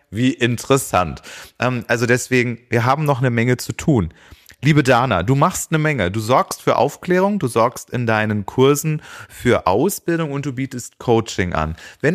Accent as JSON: {"language": "German", "region": "Thuringia", "country": "Germany", "said": "Ich komme aus Thüringen."}